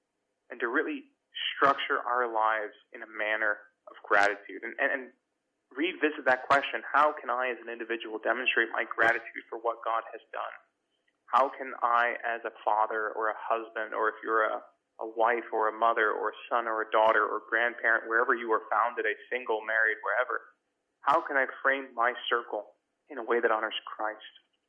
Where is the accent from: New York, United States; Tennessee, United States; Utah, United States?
New York, United States; Brooklyn; I'm Puerto Rican. I was born and raised in Brooklyn.